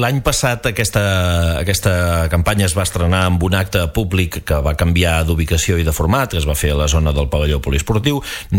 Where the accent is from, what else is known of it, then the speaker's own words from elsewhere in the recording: Pals, Catalonia, Spain; cosa estranya pels que som de Pals